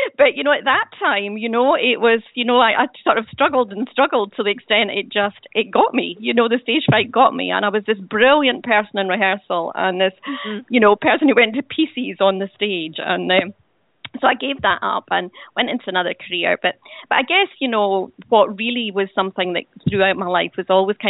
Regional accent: Dunfermline, Scotland, United Kingdom; born there; also born or lived in Spain; Yeah, I was born in Dunfermline in Fife in Scotland.

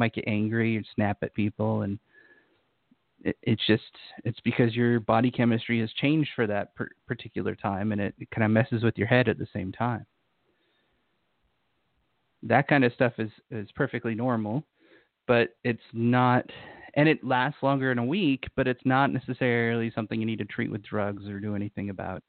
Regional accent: Utah, United States; I used to live in Utah. I grew up in Utah, and there's heavy winters there.

